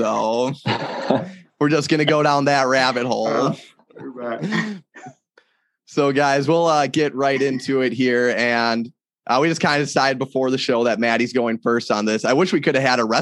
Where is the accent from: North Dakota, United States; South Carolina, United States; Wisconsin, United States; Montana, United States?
Wisconsin, United States; Mauston; I'm from Mauston. So essentially, we grew up probably 5 to 10 miles away from each other.